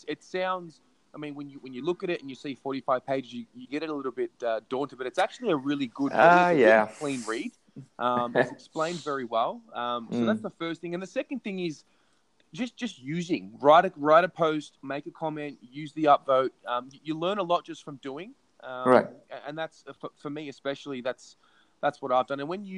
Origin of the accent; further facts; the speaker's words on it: Australia; Obviously, I come from Australia